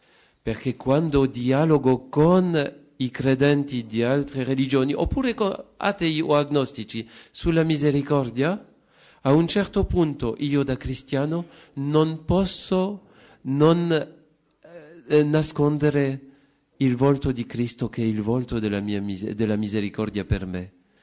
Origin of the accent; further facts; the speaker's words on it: France; Italian is a second language; Ho studiato filosofia un anno in Polonia, sono francese e anche i miei nonni erano tutti francesi, uno aveva origini polacche